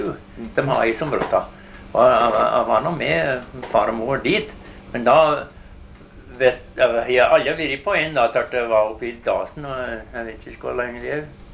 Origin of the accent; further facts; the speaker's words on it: Madison, Wisconsin, United States; så er jeg fra Madison, Wisconsin